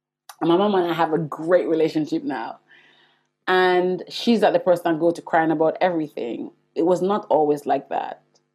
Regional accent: Jamaica; I'm going to say it in the Jamaican way because I'm Jamaican, you all.

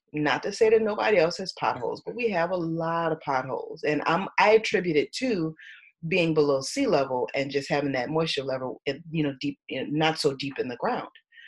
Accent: United States; they don't automatically know I'm American.

